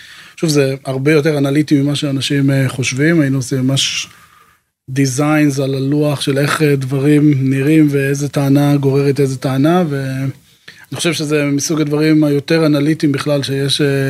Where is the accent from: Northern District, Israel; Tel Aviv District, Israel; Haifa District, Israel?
Northern District, Israel; Acre; אז נולדתי וגדלתי בעיר בצפון שנקראת אקו